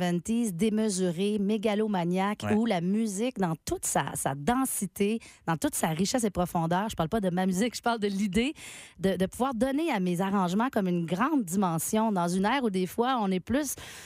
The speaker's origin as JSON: {"language": "French", "town": "Quebec City", "region": "Quebec", "country": "Canada", "said": "parce que je viens de Québec, puis je suis née sur la rive sud de Québec."}